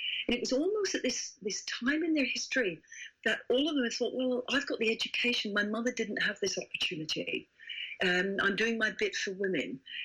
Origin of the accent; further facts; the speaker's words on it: England, United Kingdom; accent: English; My English accent's coming across errors